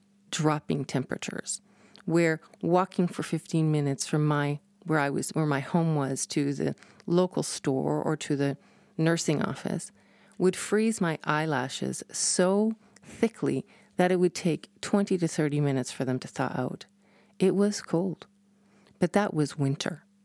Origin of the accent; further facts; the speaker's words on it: Canada; at least my Canada, when I grew up in Canada